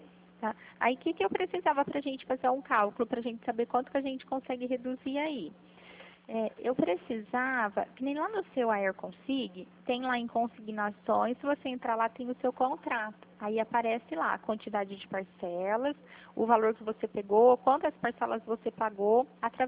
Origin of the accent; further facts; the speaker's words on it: Pirassununga, São Paulo, Brazil; sim, eu sou aqui de Pirassununga mesmo